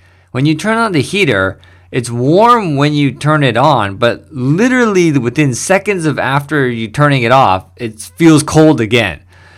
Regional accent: Canada; now in Japan; considering I'm from Canada. And when I lived in Canada, I was rarely ever affected by the cold weather.

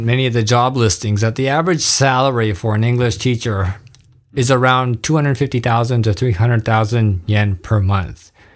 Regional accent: Vancouver, British Columbia, Canada; now in Japan; cities I've lived in Europe or even my home country in Vancouver.

